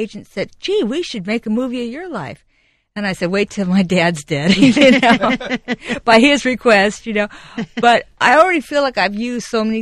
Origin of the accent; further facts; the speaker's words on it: Pacific Palisades, California, United States; Listen, I came from a nice background. I grew up in Pacific Palisades. I had a lot of advantages.